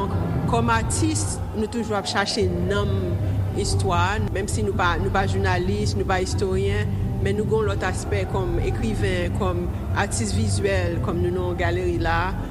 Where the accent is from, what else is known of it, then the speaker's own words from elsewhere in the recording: Ouest, Haiti; J'ai grandi dans Bel Air.